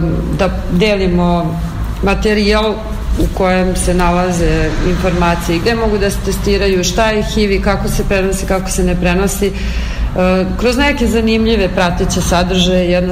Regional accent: Novi Sad, Vojvodina, Serbia; bili su nedavno i kod nas u Novom Sadu.

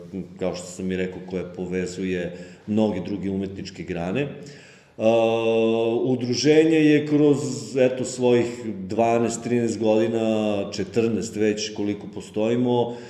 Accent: Pirot, Southern and Eastern Serbia, Serbia; now in Belgrade, Serbia; Mnogi od nas uopšte nisu Beograđani, ja sam konkretno iz Pirota

